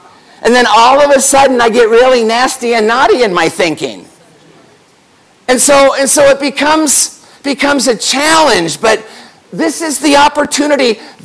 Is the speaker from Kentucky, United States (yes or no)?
no; Phoenix, Arizona, United States; I came from Phoenix.